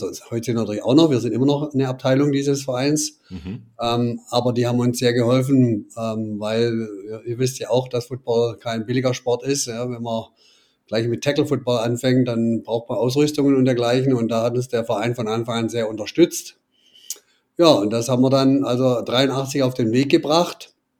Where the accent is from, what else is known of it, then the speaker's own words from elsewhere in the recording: Schwäbisch Hall, Baden-Württemberg, Germany; machen alle. … hört sich auch für mich sehr komisch an. 58 Jahre alt, geboren, aufgewachsen in Schwäbisch Hall.